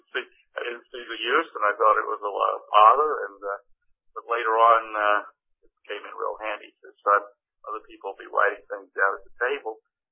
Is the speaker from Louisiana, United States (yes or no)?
yes; Alexandria, Louisiana, United States; but I'm really from Alexandria, Louisiana, where right in the middle of the state, about 200 miles northwest of New Orleans.